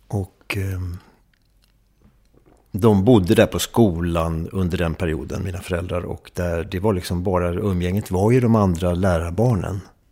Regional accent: Haninge, Stockholm County, Sweden; also born or lived in Trelleborg; När jag flyttade till Västra Haninge där så bytte jag som 6-7-åring.

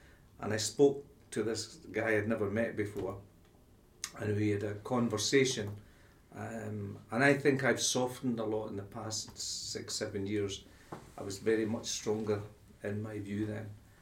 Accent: Scotland, United Kingdom; I mean, I think the thing is that in life I came from the Highlands initially.

